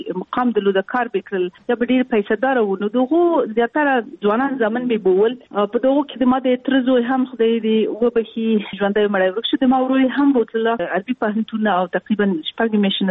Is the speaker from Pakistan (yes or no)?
no; Kabul, Afghanistan; نو زه د وردګو یم خو زه په کابل کې پیدا شوی. همدلته مې زده کړې کړې دي. هاي سکول ته هم مکتب ته همدلته تللی یم او پوهنتون ته همدلته تللی یم.